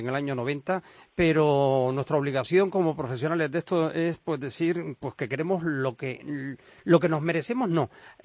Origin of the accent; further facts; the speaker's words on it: Canary Islands, Spain; y lo digo también como canario